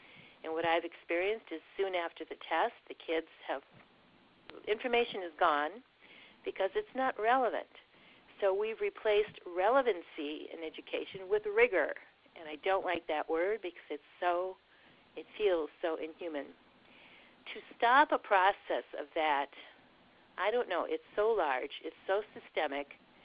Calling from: Wisconsin, United States; Hi, I'm calling from Wisconsin.

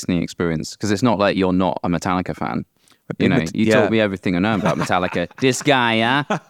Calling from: Norway

